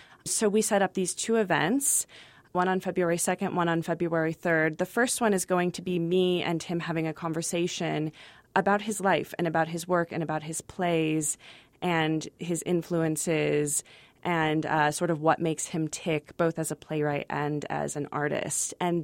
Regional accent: Midwest, United States; It's not like, you know, I'm from the Midwest. People say Midwesterners are nice too, but it's a different nice.

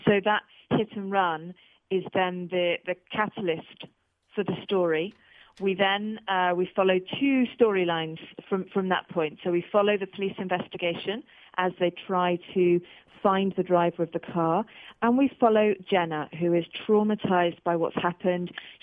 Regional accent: South East England, United Kingdom; now in North Wales, United Kingdom; So I'm British. I come from a place near Oxford in the UK, and I currently live in North Wales.

